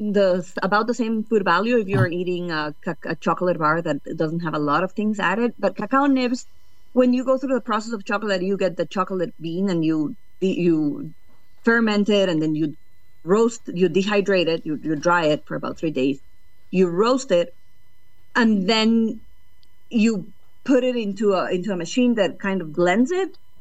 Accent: Ecuador; We're originally from Ecuador.

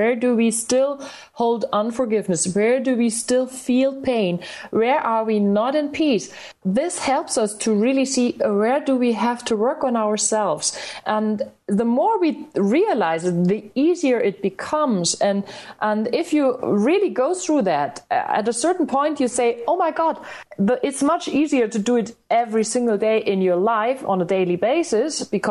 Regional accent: Germany; English is a second language; Now, I have a funny accent too, because I'm a German girl and I'm speaking English.

